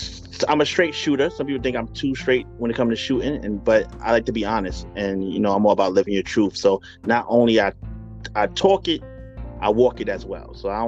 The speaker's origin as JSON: {"language": "English", "town": "Bronx", "region": "New York", "country": "United States", "said": "I'm from the Bronx."}